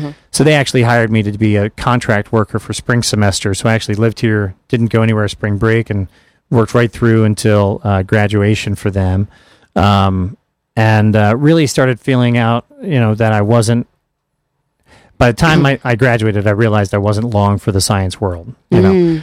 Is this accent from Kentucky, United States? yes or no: yes; Kentucky, United States; I'm not a storm guy, but I'm from Kentucky, so like hurricanes didn't mean anything to me.